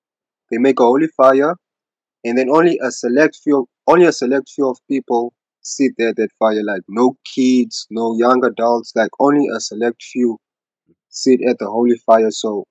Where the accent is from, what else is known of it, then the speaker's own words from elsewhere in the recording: Swakopmund, Erongo, Namibia; I'm from Sokopmund, Namibia.